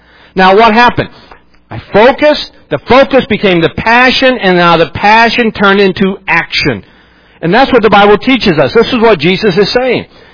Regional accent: Morgantown, West Virginia, United States; where I grew up in Morgantown, there's a mall called Mountaineer Mall.

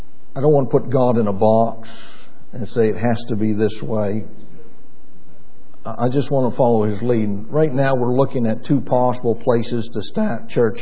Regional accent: New Hampshire, United States; born there; I was born in New Hampshire, and so you know that's the Deep South to us in Maine.

